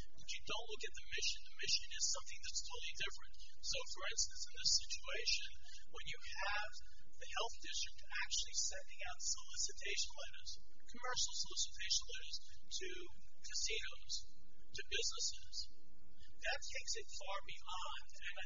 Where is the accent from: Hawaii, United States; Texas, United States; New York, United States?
New York, United States; I'm originally from New York and I have the same problem.